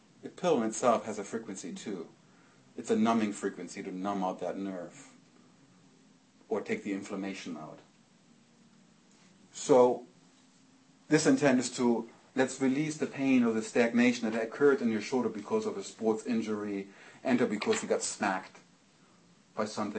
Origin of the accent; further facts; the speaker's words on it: Germany; I'm not Australian, I'm German.